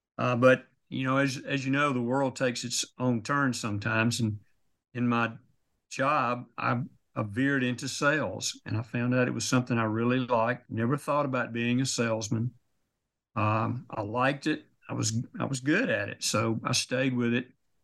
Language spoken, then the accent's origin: English; Louisiana, United States; I was born on a farm in North Louisiana, which is about as far from Israel, I guess, as you can be. But I was worked on the farm. I worked in the oil field.